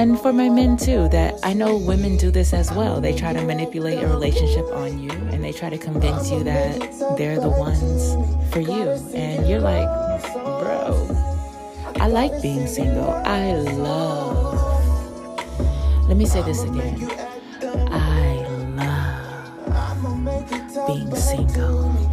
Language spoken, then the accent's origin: English; Brooklyn, New York, United States; My nigga. I'm from Brooklyn. Coney Island.